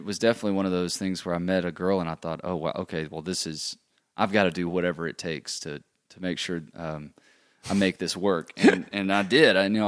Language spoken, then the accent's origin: English; Mississippi, United States; this is the first time I'm from Mississippi.